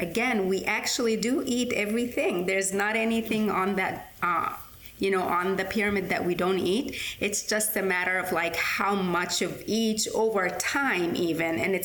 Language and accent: English; Egypt; And so I grew up in Egypt. And so we ate a lot of North African flavors